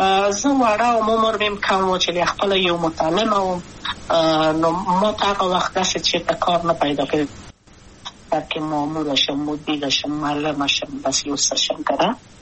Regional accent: Kabul, Afghanistan; also born or lived in Wardak; د کابل په تختپل سیمه کې یم او لویا شویم کابل که یم

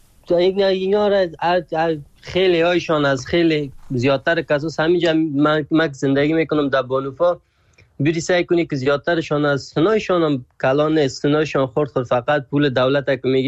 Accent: Afghanistan; اگر چیزی که پیش از یکی که پرسانت کنه از کجا هستی بگویم از افغانستان هستم

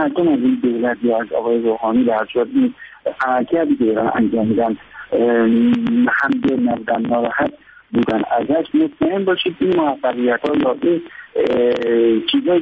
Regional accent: Iran; به عنوان یک ایرانی، به عنوان یک مهندس ایرانی

